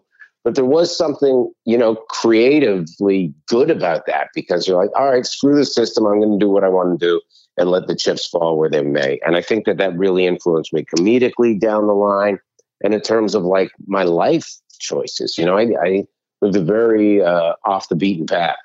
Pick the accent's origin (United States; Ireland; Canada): Canada; North York, Ontario; So I grew up in North York. I went to high school. Won two high schools in North York. Then I went to one in Scarborough.